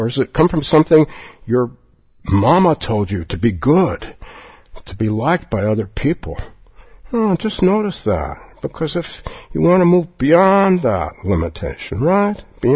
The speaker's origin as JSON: {"language": "English", "town": "Palo Alto", "region": "California", "country": "United States", "tie": "born or raised there", "said": "I grew up in Palo Alto, and my teacher wanted me to open a sitting group there"}